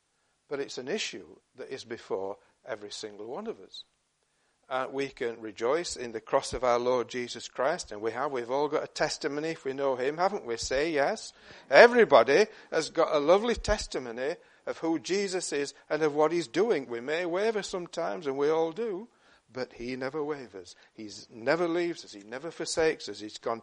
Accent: Yorkshire and the Humber, United Kingdom; And I remember I'm a Yorkshireman.

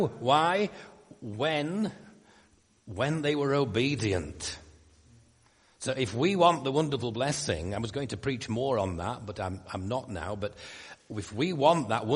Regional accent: Yorkshire and the Humber, United Kingdom; And I'm a Yorkshire man, born and bred. I speak very differently to people who come from Sheffield or Hull, because they're a long way away.

